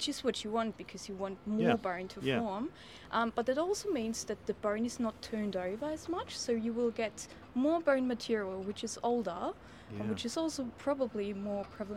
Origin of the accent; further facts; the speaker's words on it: Melbourne, Victoria, Australia; accent: Australian; Absolutely an Australian accent.